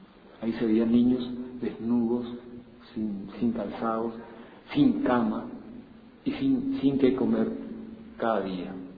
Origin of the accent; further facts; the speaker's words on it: Caaguazú, Paraguay; Soy oriundo del departamento de Caaguazú, el quinto departamento, nacido dentro de una familia campesina.